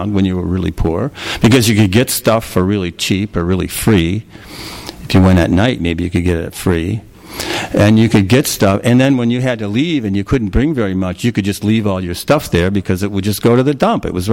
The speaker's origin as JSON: {"language": "English", "town": "Minneapolis", "region": "Minnesota", "country": "United States", "tie": "born or raised there", "said": "I grew up in Minneapolis, and we had a dump."}